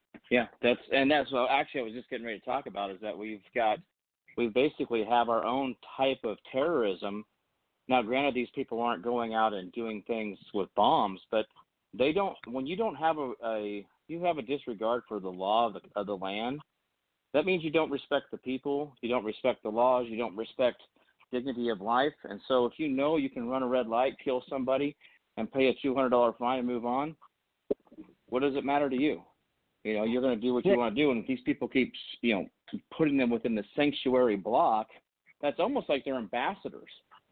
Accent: Phoenix, Arizona, United States; born there; now in Kansas, United States; I was born in Phoenix, so I actually know the area quite well out there.

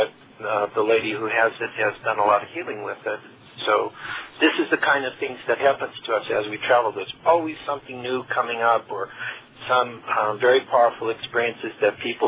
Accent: United States; now in Netherlands; we're talking from Holland today, and as your listeners can hear, I'm American, although two of my friends have already told me that I'm starting to pick up a Dutch accent.

